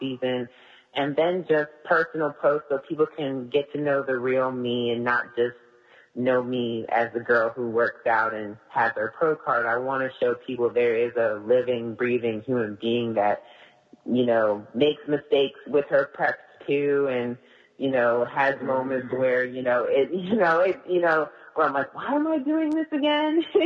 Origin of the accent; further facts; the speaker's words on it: Manassas, Virginia, United States; moved away as an adult; now in Charlotte, United States; I am originally from Manassas, Virginia, which is right outside of D.C., about 30 minutes outside. So I've lived there all my life, and then I made the move down to Charlotte in about 3 years ago now.